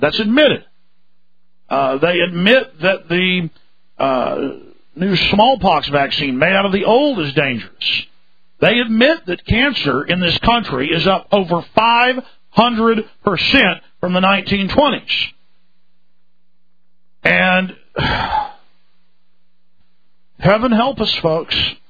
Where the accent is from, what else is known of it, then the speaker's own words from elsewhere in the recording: Dallas, Texas, United States; Well, I grew up in Dallas where you're at, and it's really bad.